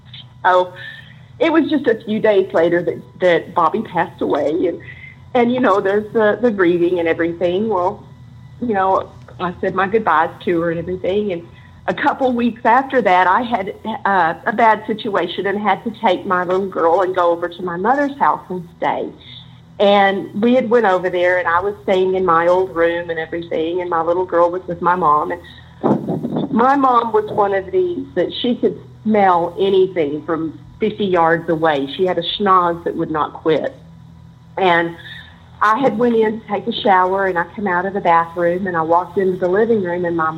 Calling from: Lubbock, Texas, United States; I'm from Lubbock, Texas.

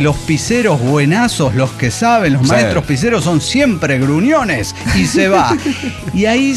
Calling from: Torreón, Coahuila, Mexico; Torreón, Coahuila

